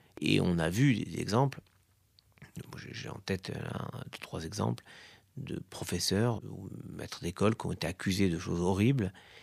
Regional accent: France; la communauté nationale, je suis français

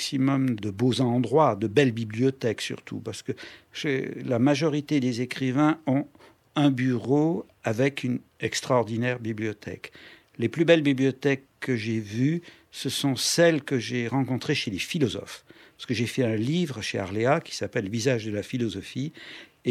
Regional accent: Auvergne-Rhône-Alpes, France; Moi je suis du Sud-Est, je suis de la Drôme, et j'aime énormément rencontrer les gens.

